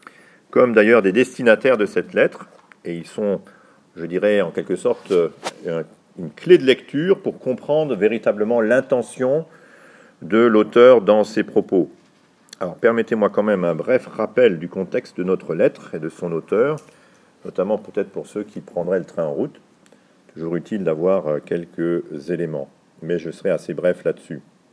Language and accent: French; France; pas seulement chez nous en France, à une tension qui pourrait être assez semblable